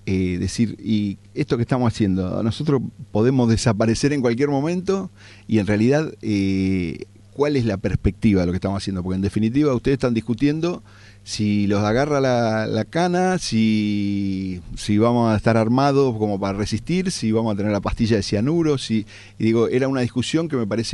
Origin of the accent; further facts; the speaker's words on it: Buenos Aires, Argentina; born there; Parque Patricios